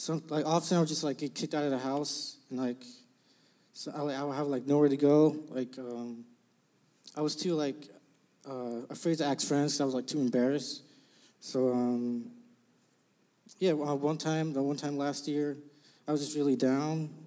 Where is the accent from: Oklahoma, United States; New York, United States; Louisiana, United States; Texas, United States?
New York, United States; now in Stamford, United States; Well, I was I'm from Westchester, New York. Mm-hmm. See, I came here to Stamford when I was, like, in middle school.